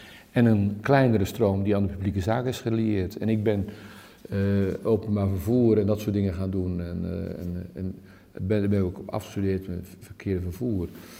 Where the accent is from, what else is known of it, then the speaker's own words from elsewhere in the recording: Middelburg, Zeeland, Netherlands; also born or lived in Rotterdam; Ik ben dus vanaf van 47, hè. Dus toen ik en ik ben geboren in Rotterdam en mijn ouders zijn al vrij snel naar Middelburg verhuisd.